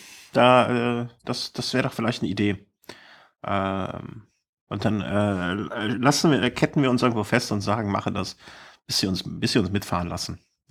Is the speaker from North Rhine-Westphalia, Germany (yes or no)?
yes; Cologne, North Rhine-Westphalia, Germany; Ich bin eine Kölsche Jung.